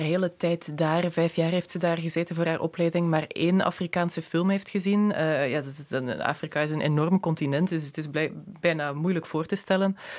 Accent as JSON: {"language": "Dutch", "country": "Belgium", "tie": "born there", "said": "En ik ben in België geboren, dus ik snap helemaal niet hoe ze daarop gekomen zijn."}